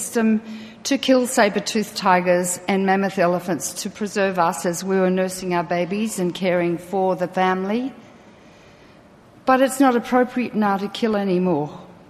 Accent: Australia; I am obviously not American, I'm Australian.

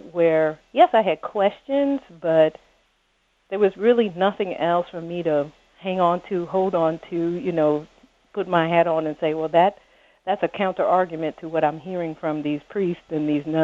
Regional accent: Springfield, Illinois, United States; moved, back to Illinois, back to my hometown, Springfield, Illinois

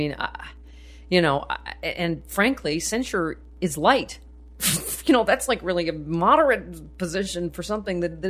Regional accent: Buffalo, New York, United States; and started in my hometown of Buffalo, and then went to Rochester, and then Chicago, and then New York

